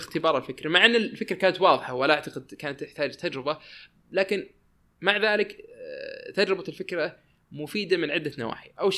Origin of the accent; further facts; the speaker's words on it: Saudi Arabia; تطبيقات تواصل اجتماعي عندنا في السعودية أو في الخليج أو حتى العالم العربي كلها رديئة جدا جدا جدا